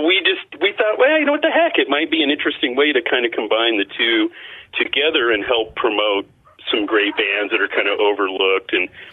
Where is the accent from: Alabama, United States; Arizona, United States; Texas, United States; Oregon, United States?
Oregon, United States; Portland; because this is where I grow up. You know, I grew up in Portland.